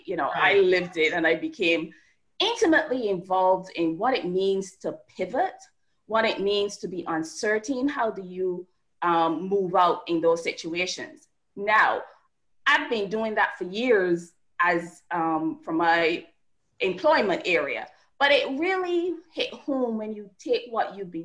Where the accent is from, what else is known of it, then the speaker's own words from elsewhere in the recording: Barbados; now in United States; as you can tell from my accent, I'm not originally from the US. I'm from Barbados, lovely island in the Caribbean.